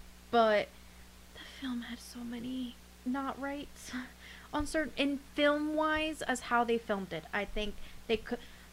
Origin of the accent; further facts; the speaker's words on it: Livingston, California, United States; I'm from California, and the area where I'm from, I'm not even going to tell you the city because you have no fucking clue where it is. It's between San Francisco and San Diego.